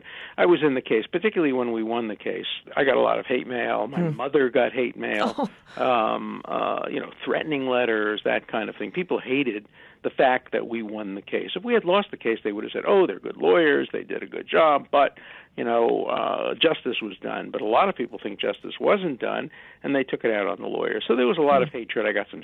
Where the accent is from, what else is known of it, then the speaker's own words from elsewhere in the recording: Brooklyn, New York, United States; I grew up in Brooklyn. So I'm an ordinary guy.